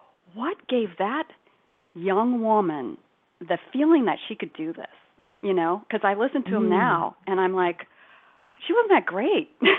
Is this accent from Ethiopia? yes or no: yes; Ethiopia; I mean, I was born and raised in Ethiopia.